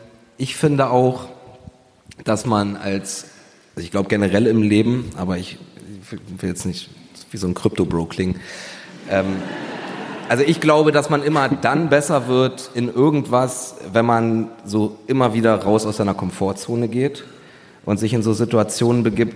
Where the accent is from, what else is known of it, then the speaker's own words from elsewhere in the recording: Berlin, Germany; Ich komm aus Neukölln